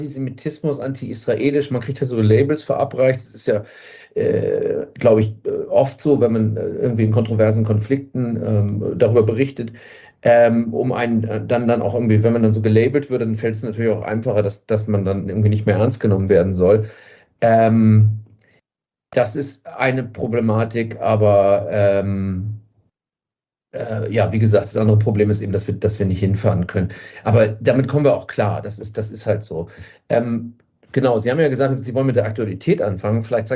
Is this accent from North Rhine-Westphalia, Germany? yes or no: no; Hamburg, Germany; moved away as an adult; also born or lived in Berlin / Ukraine; Ich bin Hamburger, geboren 1982, habe lange in Berlin gelebt, bin so seit 10 Jahren ungefähr im Nahen Osten, zwischenzeitlich auch in der Ukraine.